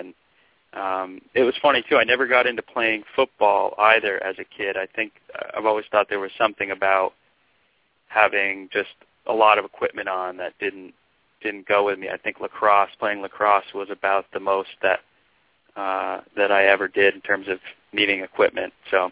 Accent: Vermont, United States; Well, growing up in Vermont, we didn't have a whole lot to do except for play sports.

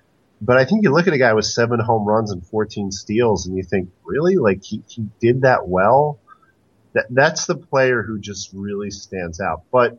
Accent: New Jersey, United States; now in Philadelphia, United States; It's like, no, I'm from Jersey. I'm a Mets fan.

